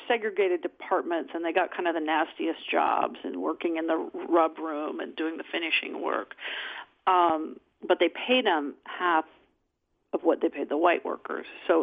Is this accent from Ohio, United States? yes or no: yes; Urbana, Ohio, United States; I'm from Urbana, Ohio, and my mom worked at a factory there off and on as I was growing up.